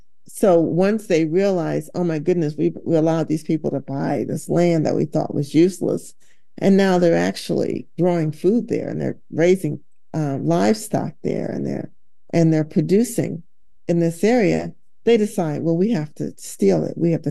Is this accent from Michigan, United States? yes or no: yes; Michigan, United States; I'm not from Bethesda. I'm actually from Michigan.